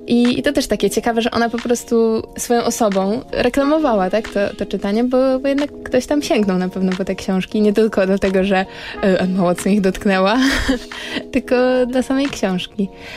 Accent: Pomeranian Voivodeship, Poland; ja pochodzę z Trójmiasta i tam widziałam właśnie, głównie właśnie tak wiosną, latem, że stoją czasem takie regały po prostu na ulicy.

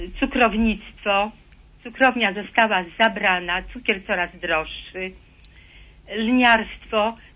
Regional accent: Warmian-Masurian Voivodeship, Poland

